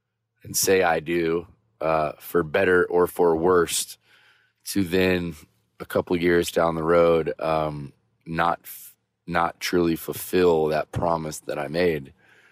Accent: Vero Beach, Florida, United States; as a surfer, as a kid growing up in Vero Beach, Florida, on the beach

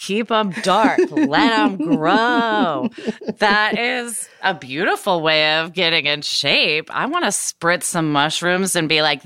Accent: Portland, United States; that's like something that would happen, like, back in my hometown of Portland

